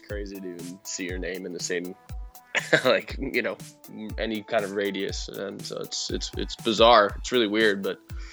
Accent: Colorado, United States; now in Los Angeles, United States; So we are LA based. I'm from Colorado originally, Brett's from Washington State, but been out here for a while.

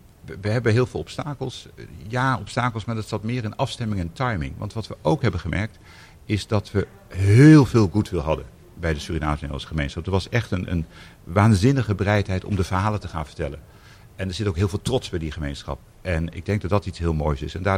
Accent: Amsterdam, North Holland, Netherlands; als Amsterdammer in deze stad

